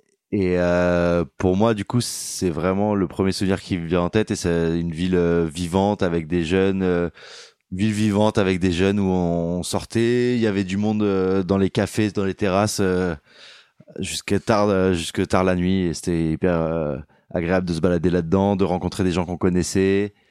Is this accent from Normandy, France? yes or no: no; Aix-en-Provence, Provence-Alpes-Côte d'Azur, France; also born or lived in Paris; Moi, Aix, c'est aussi là où j'ai grandi. Et c'est surtout là où je me sens le mieux, en fait.